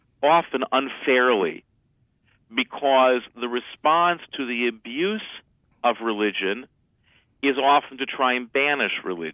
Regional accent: United States; I think the reason I, as an American Jew and as a rabbi, can love Christmas is because I have no experience of it as being coerced.

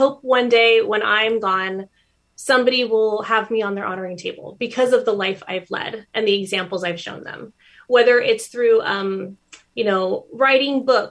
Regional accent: San Diego, California, United States

